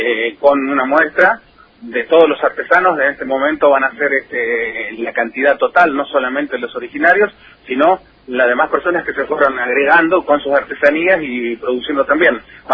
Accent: Rojas, Buenos Aires Province, Argentina; Porque somos del partido de Rojas.

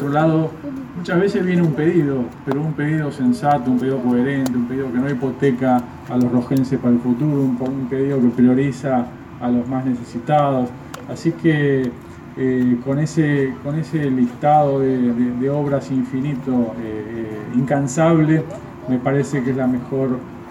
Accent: Argentina; nos permitió a todos formarnos como ciudadanos argentinos.

